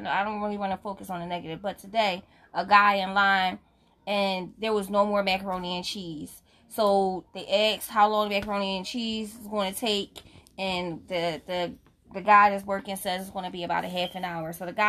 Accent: Philadelphia, Pennsylvania, United States; I'm here from Philadelphia.

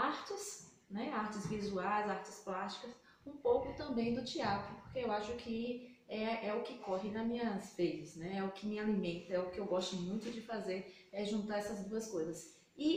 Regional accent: Salvador, Bahia, Brazil; Sou de Salvador, nasci em Salvador, fiz vários cursos em Salvador

